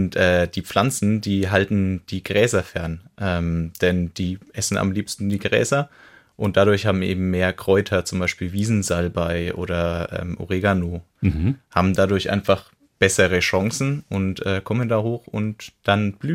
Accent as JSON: {"language": "German", "town": "Burgbernheim", "region": "Bavaria", "country": "Germany", "tie": "born or raised there", "said": "Ja, also ich komme ja auch ursprünglich aus Burg Bernheim, bin dort aufgewachsen."}